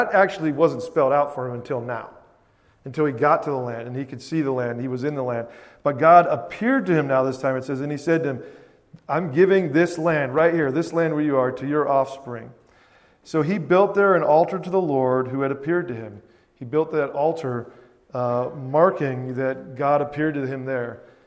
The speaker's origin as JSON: {"language": "English", "region": "Virginia", "country": "United States", "tie": "born there", "also_born_or_lived": "Germany / North Carolina", "said": "We moved different places, lived in Germany twice. You know, I was born in Virginia. We lived in North Carolina."}